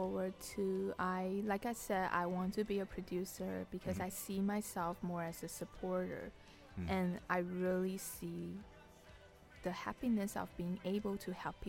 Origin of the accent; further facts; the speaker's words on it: Taiwan; now in United States; I'm originally from Taiwan and been in States about 10 years now.